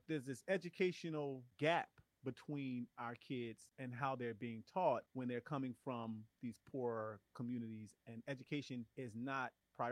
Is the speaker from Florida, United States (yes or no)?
no; Philadelphia, Pennsylvania, United States; When I was growing up in Philly, the best kind of teachers for me were the ones that I could access beyond the school hours.